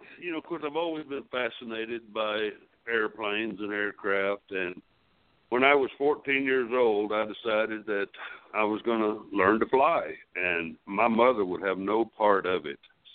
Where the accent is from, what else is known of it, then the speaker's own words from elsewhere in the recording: Roanoke, Texas, United States; I'm from Roanoke, Texas, which is just north of Fort Worth, just west of Dallas, and born and raised there.